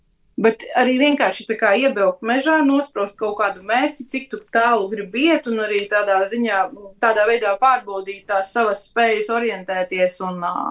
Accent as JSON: {"language": "Latvian", "town": "Madona", "region": "Madona Municipality", "country": "Latvia", "said": "ko man patīk Latvijā ļoti darīt, ir apceļot savu apkārtni, tā kā es esmu no Madonas"}